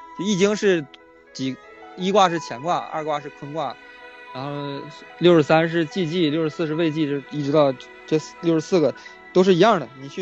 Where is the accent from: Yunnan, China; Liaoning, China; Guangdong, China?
Liaoning, China; Jianping; now in Shenyang, China; 我是沈阳的，我家是那个、啊、家是那个朝阳那个建平，知道吧？